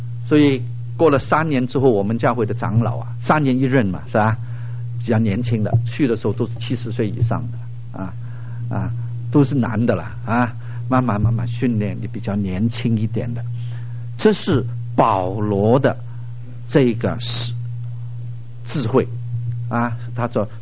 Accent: Hong Kong; now in United States; 从香港，我是从香港来美国啊

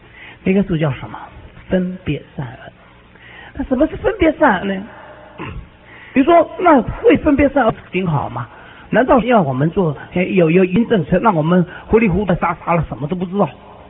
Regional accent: China; 你如果是看看我们中国人呢、啊，在不有文化所敬拜那些，你看各个不是本来是人，把他当作神来拜，对不对？

